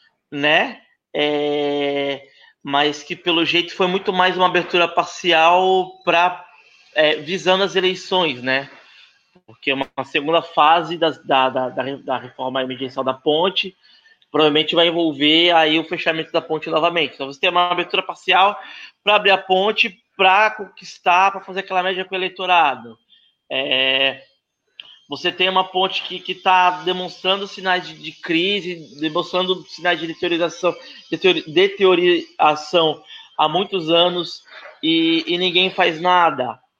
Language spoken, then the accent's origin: Portuguese; São Vicente, São Paulo, Brazil; also born or lived in Santos; eu sou do Maitá, sou do último bairro ali da área continental, o último bairro, né?